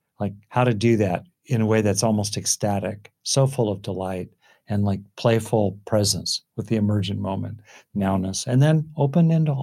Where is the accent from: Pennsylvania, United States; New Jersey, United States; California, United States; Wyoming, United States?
California, United States; I grew up in Southern California.